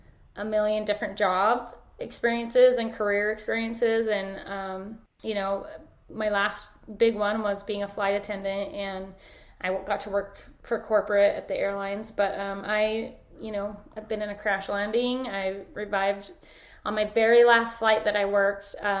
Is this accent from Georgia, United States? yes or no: no; Sandy, Utah, United States; Yeah, I grew up in Sandy, Utah, and I was not a member of the religion that is very, you know, prominent out there.